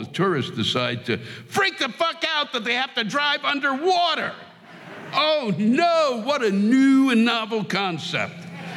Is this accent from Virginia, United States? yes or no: yes; Virginia, United States; I come from Hampton Roads, Virginia.